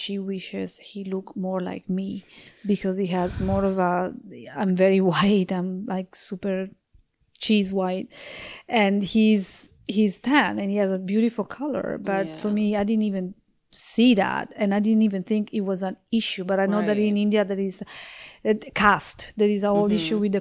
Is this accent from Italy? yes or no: yes; Italy; now in United States; I'm a foreigner. I'm an Italian American now, officially. So I have my citizenship. So I came a little late. Like, I grew up in Italy, but I'm a foreigner.